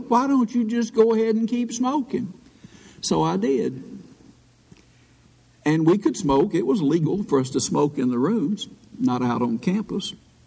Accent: Paris, Tennessee, United States; I grew up in Paris, Tennessee.

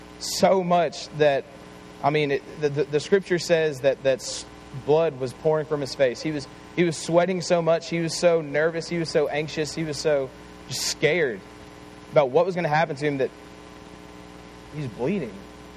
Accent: Chattanooga, Tennessee, United States; Like I said, I grew up in Chattanooga.

